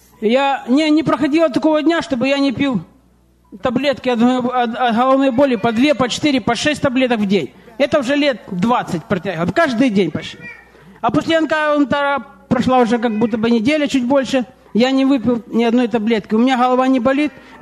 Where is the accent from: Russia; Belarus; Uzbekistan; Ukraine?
Ukraine; Zaporizhzhia, Zaporizhzhia Oblast; Я родом из Запорожья. Всю жизнь верующий, можно сказать.